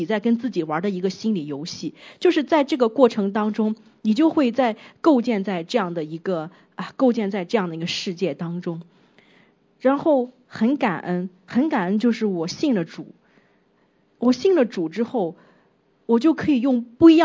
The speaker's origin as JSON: {"language": "Chinese", "region": "Shandong", "country": "China", "said": "就是冬天北方，我是山东人，就是北方的冬天那么冷"}